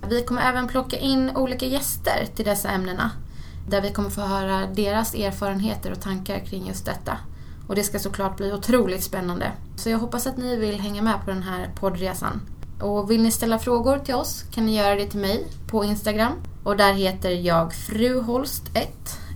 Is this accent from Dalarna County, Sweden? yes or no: no; Gothenburg, Västra Götaland County, Sweden; now in Stockholm, Sweden; Jag är ursprungligen från Göteborg, men det kommer inte att höra så mycket av i den här podden.